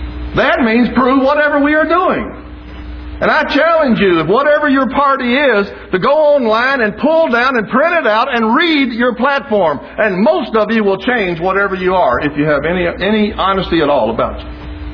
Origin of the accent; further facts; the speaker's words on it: Detroit, Michigan, United States; Well, I'm from the Detroit area.